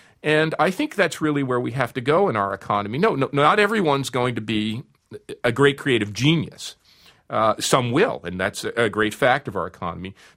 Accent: United States; You know, I'm an American. It's the 1980s.

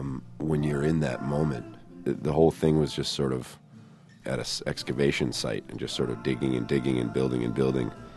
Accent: Wisconsin, United States; also born or lived in North Carolina; Well, I had been living in North Carolina. I was sort of born and raised in Wisconsin, and I moved down there with all my bandmates.

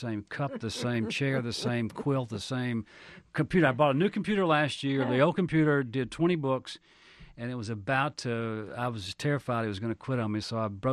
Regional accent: Southaven, Mississippi, United States; I grew up in South Haven. I lived there for 20 years, so it's a suburb of Memphis. And so I spent a lot of time in Memphis as a kid. I still consider that area to be home.

